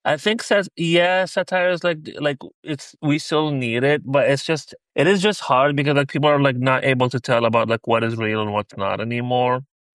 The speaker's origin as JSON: {"language": "English", "country": "Libya", "tie": "born or raised there", "also_born_or_lived": "Portland / New York", "lives_now": "United States", "said": "like about living in Portland, living in New York, growing up in Libya, all of that stuff, just like being in America and all."}